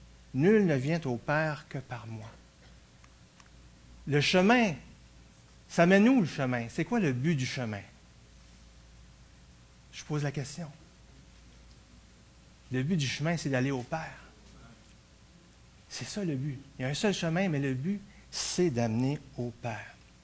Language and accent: French; Baie-Comeau, Quebec, Canada; Et je viens de Bécomo, mais j'ai surtout vécu à Québec.